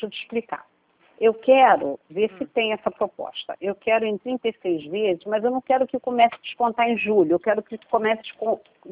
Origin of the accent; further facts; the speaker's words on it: Rio de Janeiro, Brazil; eu sou também do estado do Rio de Janeiro